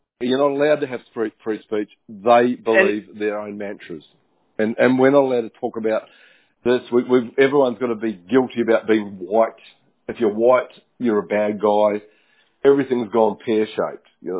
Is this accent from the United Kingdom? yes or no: no; New Zealand; We grew up in New Zealand, we had a lot of racism there, which was kind of because we were fighting each other, the Maori and the Pakeha, you know, we were at wars together, but we all got on in sporting life.